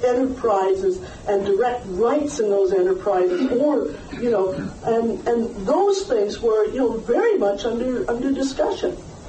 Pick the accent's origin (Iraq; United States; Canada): Canada; the joke about, as a Canadian, we used to say